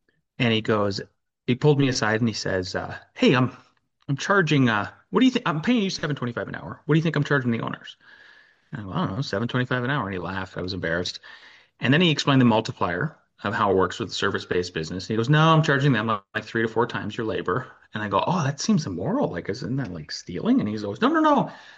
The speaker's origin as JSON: {"language": "English", "region": "North Dakota", "country": "United States", "tie": "born or raised there", "said": "I grew up in Northwest North Dakota between a sugar beet farm and a cattle ranch."}